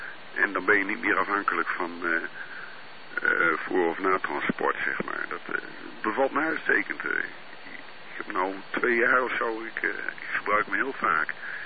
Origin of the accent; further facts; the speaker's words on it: Groningen, Netherlands; born there; Ik ben daar geboren in Groningen, maar ik heb niks met Groningen.